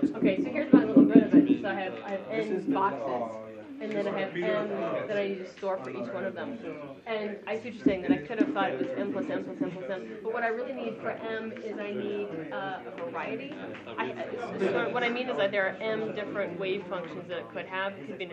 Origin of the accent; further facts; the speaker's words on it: Alabama, United States; I grew up in Alabama and I could find quartz crystals in my backyard.